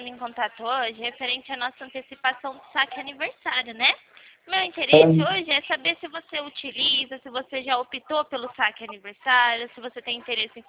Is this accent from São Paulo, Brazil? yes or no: yes; São Carlos, São Paulo, Brazil; Eu sou daqui de São Carlos